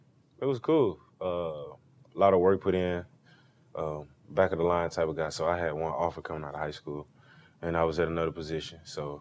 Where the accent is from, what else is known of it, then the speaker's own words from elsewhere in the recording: Monroe, Louisiana, United States; I grew up playing outside, so this generation is a little bit different now.